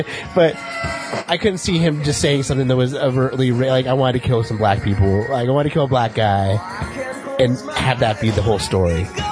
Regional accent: Ireland; because I'm Irish and I wanted to know about that thing.

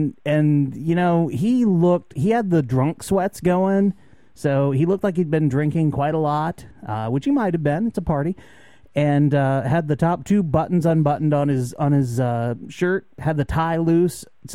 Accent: Scotland, United Kingdom; And I don't say that lightly, as I am also a Scottish bastard.

